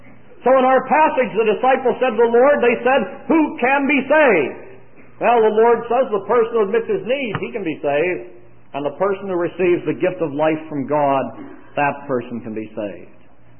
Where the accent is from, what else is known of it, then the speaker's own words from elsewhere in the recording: Pennsylvania, United States; I'm from Pennsylvania, and if you went barefooted very much, you got stuck in the cold.